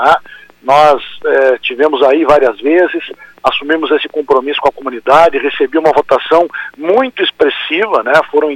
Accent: Santo Ângelo, Rio Grande do Sul, Brazil; eu fui prefeito da minha cidade, eu sou de Santo Ângelo, na região das Missões, por 8 anos.

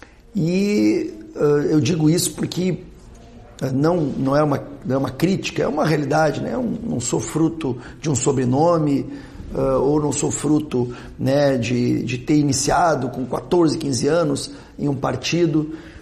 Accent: Alegrete, Rio Grande do Sul, Brazil; born there; Eu que sou nascido no Alegrete, mas minha família é da Serra Gaúcha

